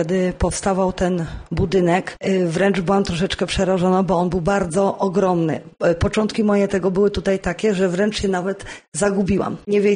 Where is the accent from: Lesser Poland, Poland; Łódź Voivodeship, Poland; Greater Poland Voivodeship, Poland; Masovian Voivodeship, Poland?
Łódź Voivodeship, Poland; Czarnożyły; ponieważ pochodzę z gminy Czarnożyły.